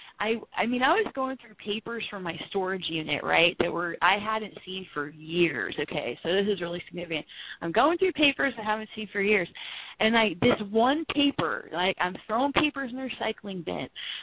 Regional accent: California, United States; And it reminded me of the hills that I grew up in California, like in Northern California, like, you know, in like the Napa wine country

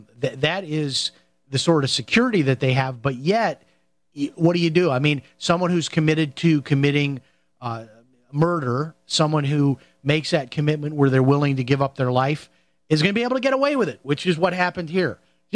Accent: Chicago, Illinois, United States; like where I grew up in Chicago, they have a big thing called the Taste of Chicago

